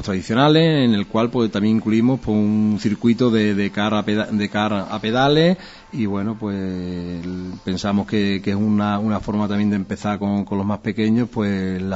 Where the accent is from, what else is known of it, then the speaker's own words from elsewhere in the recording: Guareña, Extremadura, Spain; de este pueblo, de mi pueblo, de nuestro pueblo, de Guareña